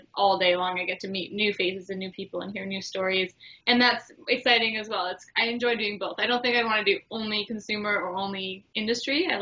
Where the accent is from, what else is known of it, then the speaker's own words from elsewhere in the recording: Canada; and I'm Canadian, so we didn't even have Outdoor Channel growing up because you don't have it in Canada.